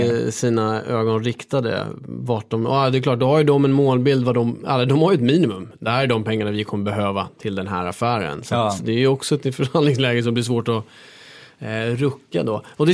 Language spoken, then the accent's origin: Swedish; Stockholm, Stockholm County, Sweden; jag är uppväxt här i Stockholm